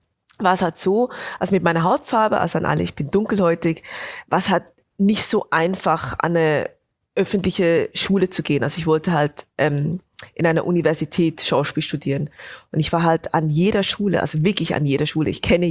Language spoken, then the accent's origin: German; Bern, Switzerland; also ich komme aus dem Berner Oberland, also aus den Bergen